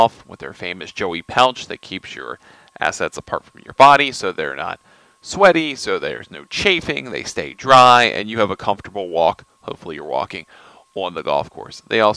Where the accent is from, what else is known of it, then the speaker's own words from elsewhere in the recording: District of Columbia, United States; And then he came to my hometown, to the D.C. area event, the National, for the final time